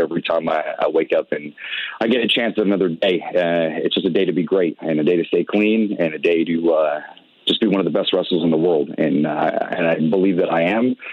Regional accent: New England, United States; I'm from New England.

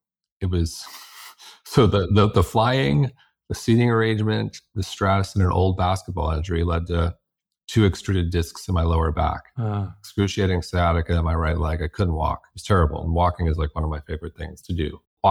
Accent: Manhasset, New York, United States; I lived in a town where that was part of the culture. I grew up in Manhasset, Long Island.

